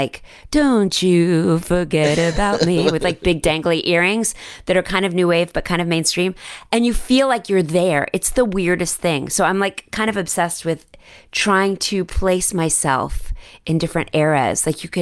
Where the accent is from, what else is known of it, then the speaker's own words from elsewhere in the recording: Texas, United States; And maybe in an accent, because I'm from Texas.